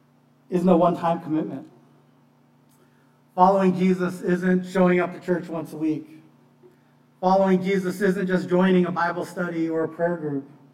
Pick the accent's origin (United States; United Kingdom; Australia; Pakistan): Pakistan; also born or lived in Bangladesh; I grew up on the mission field. I was a child of missionaries, and so I was born in Bangladesh, and a lot of my childhood was in Pakistan.